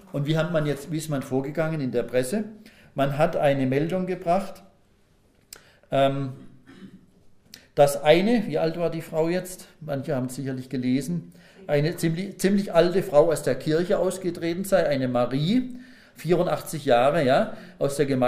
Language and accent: German; Baden-Württemberg, Germany; ich bin ja selber auch Badener von Haus aus